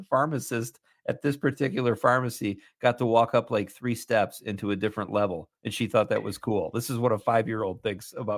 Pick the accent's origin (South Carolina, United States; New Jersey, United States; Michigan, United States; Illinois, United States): Illinois, United States; Chicago; I come from my hometown initially was Chicago, and the great architecture there, it's known for it.